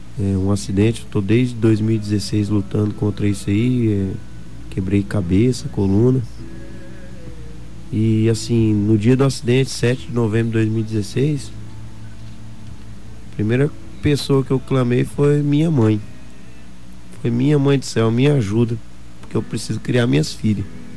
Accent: Dourados, Mato Grosso do Sul, Brazil; Eu sou daqui de Dourados. Tá. Daqui de Dourados.

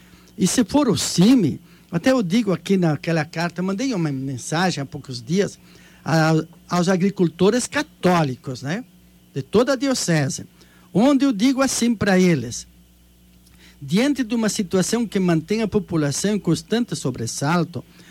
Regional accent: Rio Grande do Sul, Brazil; Sou do Rio Grande do Sul, sempre vivi em contato com a terra, e um grande número desses produtores rurais são gaúchos, como eu, né?

